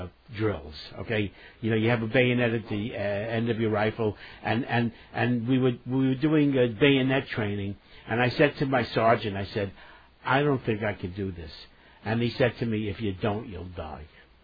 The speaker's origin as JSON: {"language": "English", "town": "Brooklyn", "region": "New York", "country": "United States", "tie": "born or raised there", "said": "You know, I grew up in Brooklyn."}